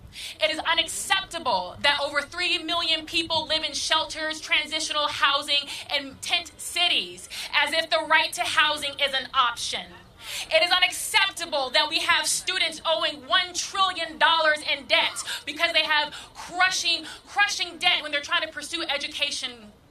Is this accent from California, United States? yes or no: yes; San Francisco, California, United States; I was also born and raised in California. I grew up in San Francisco